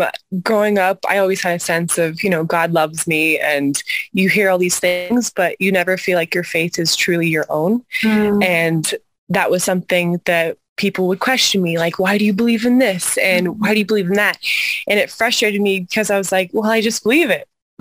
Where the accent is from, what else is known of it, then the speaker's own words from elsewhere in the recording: Boulder, Colorado, United States; born there; Yeah, so I was born in Boulder, Colorado, homeschooled by my parents